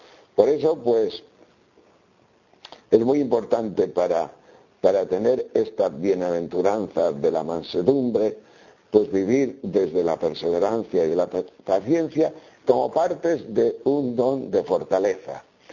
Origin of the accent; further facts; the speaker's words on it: Castile and León, Spain; en aquellos pueblos de la montaña de León, de donde yo soy, pues yo no digo que se pasara hambre